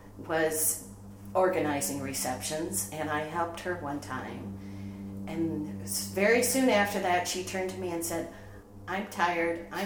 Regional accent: Ohio, United States; now in Seattle, United States; I grew up in Ohio, near Cleveland, and I went to college in Massachusetts, and then in 1981 decided I wasn't going to stay there. I was going to move to Seattle

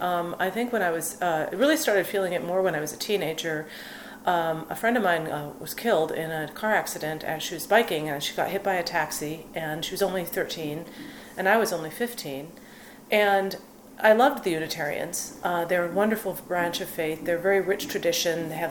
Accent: Minnesota, United States; I'm from the Midwest, I had visions of very ornate Gothic cathedrals with lots of stained glass windows, and I'm from Minnesota originally, where there's a heavy Roman Catholic presence

